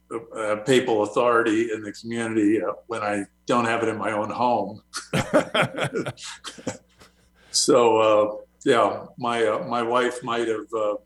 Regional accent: Miami, Florida, United States; But anyway, yeah, I came here. I grew up in Miami. Came here, got married, went to college, met my wife there.

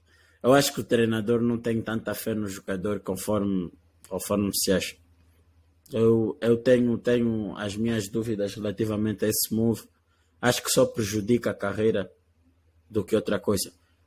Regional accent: Angola; Mas como angolano e como adepto de basquete

